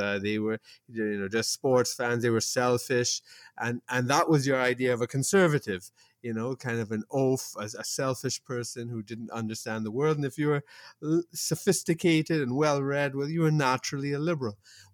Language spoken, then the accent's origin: English; Toronto, Ontario, Canada; another thing, by growing up in Toronto, I've given this story before.